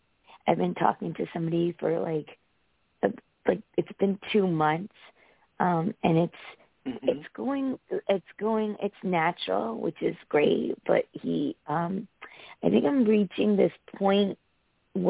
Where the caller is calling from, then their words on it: Connecticut, United States; from Connecticut.